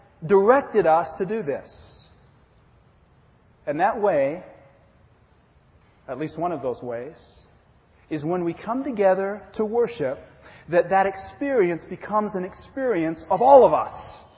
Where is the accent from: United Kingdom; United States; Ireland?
United Kingdom; England; I know I'm very stoic because I was raised in England.